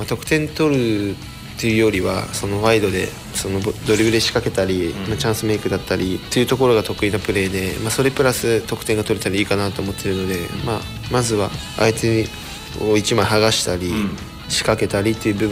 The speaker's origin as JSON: {"language": "Japanese", "region": "Aichi", "country": "Japan", "moved": "as an adult", "said": "出身は愛知県で、うん、高校卒業してから山梨のバンフォーレ入ってって感じです。"}